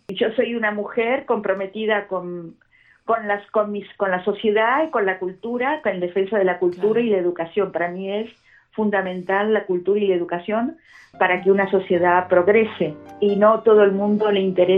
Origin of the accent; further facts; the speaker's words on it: Argentina; also born or lived in Madrid; now in Valencia, Spain; luego he vivido en Londres y en el año 1975 llegué a Madrid. Y en el año 1985 tomé la nacionalidad española. Es decir, que actualmente soy española y argentina, porque tengo la doble nacionalidad.